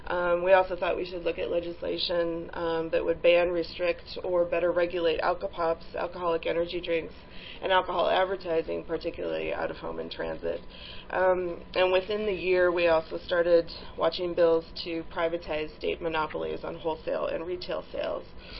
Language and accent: English; California, United States; my home state of California